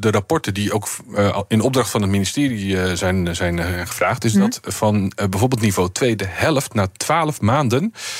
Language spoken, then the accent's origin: Dutch; Netherlands; dat wij de faciliteiten activiteiten waar wij als Nederlanders gebruik van maken